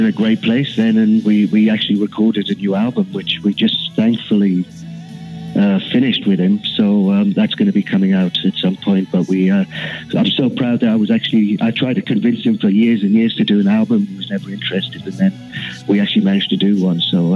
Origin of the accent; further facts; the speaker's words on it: London, United Kingdom; born there; I mean, I was born in London because when I was born, you had to live in London to you know, make a career in music.